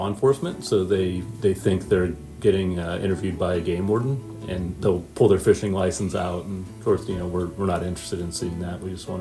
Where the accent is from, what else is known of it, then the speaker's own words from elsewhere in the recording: Ohio, United States; Yeah, I grew up in Northwest Ohio and fishing in farm ponds and small streams.